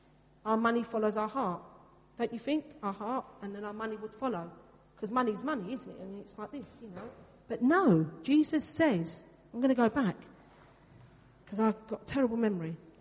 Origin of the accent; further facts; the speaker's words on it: Greece; first language Greek; English is a second language; I do speak Greek, actually. It's my first language. It's my most natural language. I don't get a chance to say it much.